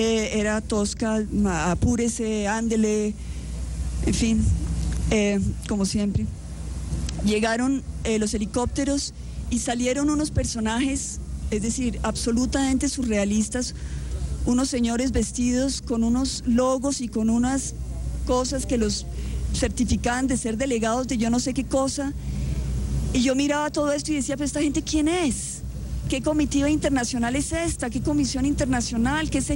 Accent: Colombia; Este es un orgullo para todos nosotros como colombianos.

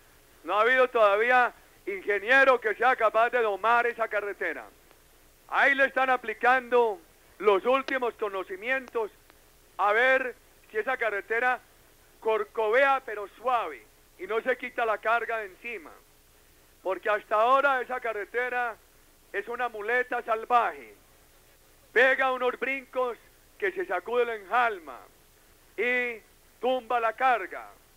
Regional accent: Fredonia, Antioquia, Colombia; a mí me ha dado mucha pena las veces que vengo a mi tierra y aparece el problema de la carretera de Fredonia

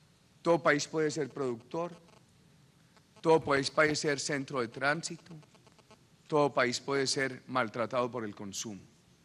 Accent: Colombia; Cuando en mi país en los años 60 se hablaba del tema de la droga, se dijo por parte de muchos que Colombia podía beneficiarse del tráfico

